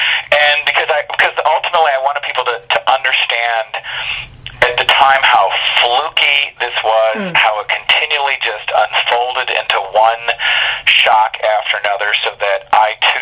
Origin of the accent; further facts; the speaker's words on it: Detroit, Michigan, United States; because I'm 53, and, you know, I was raised in Detroit by two people that were police officers when they met.